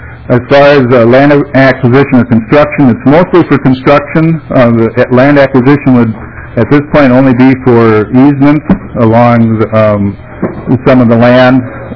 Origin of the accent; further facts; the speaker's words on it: Appleton, Wisconsin, United States; I'm from Appleton.